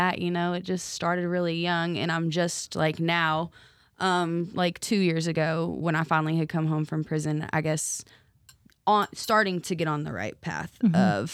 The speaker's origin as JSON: {"language": "English", "town": "Owensboro", "region": "Kentucky", "country": "United States", "tie": "born or raised there", "said": "So I was born and raised here in Owensboro. And I've literally loved living here, honestly."}